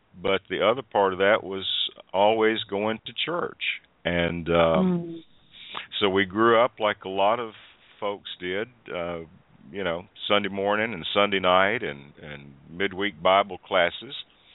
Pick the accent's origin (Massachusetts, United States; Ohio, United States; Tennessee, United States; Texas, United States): Tennessee, United States; I was born in Nashville, but grew up just about 45 miles east of Nashville in a little community with about actually the smallest county in the state of Tennessee as far as land mass